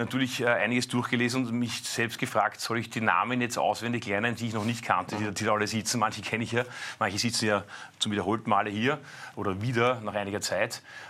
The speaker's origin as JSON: {"language": "German", "country": "Austria", "said": "dass eigentlich wir als Österreicher in der EU aufstehen sollten"}